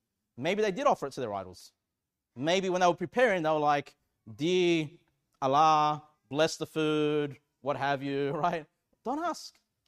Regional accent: Sydney, New South Wales, Australia; I grew up in Canley Vale in Sydney, and it was a very Asian immigrant area.

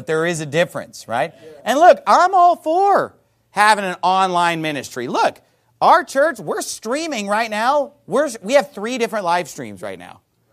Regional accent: California, United States; now in Arizona, United States; But every Baptist where I grew up in California and every Baptist where I live now in Arizona, they all believe in the eternal security of the believer.

